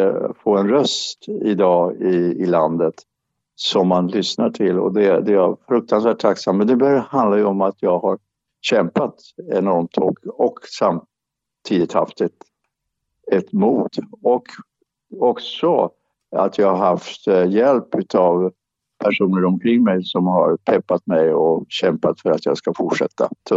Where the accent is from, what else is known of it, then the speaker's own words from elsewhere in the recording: Sweden; Ja, det är en stor skillnad mot min uppväxt i Sverige.